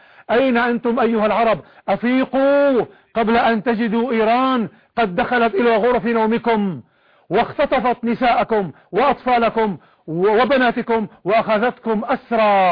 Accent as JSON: {"language": "Arabic", "country": "Syria", "said": "عندنا في سوريا"}